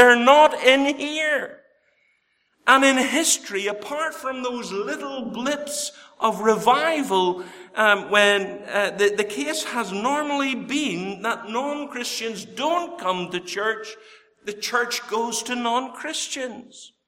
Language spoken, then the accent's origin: English; Bangor, Northern Ireland, United Kingdom; I grew up in Bangor, the home of the Worldwide Missionary Convention and the Faith Mission Convention, the town with the most Baptist churches in it